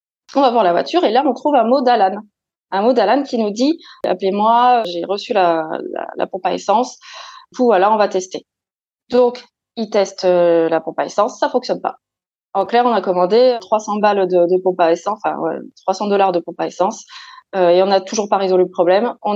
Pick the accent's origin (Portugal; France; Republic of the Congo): France; Toulouse, Occitanie; on vient de Toulouse, Nouvelle-Zélande et Toulouse, l'esprit est là.